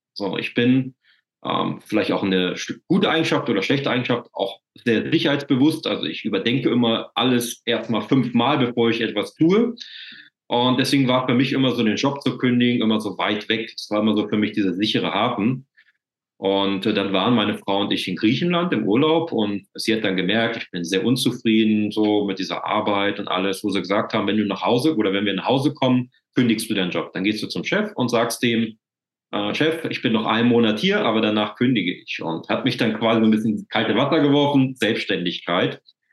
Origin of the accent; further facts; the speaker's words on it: Germany; Ich komme aus der Nähe von Hamburg gebürtig, bin jetzt aber in die Pfalz runtergezogen.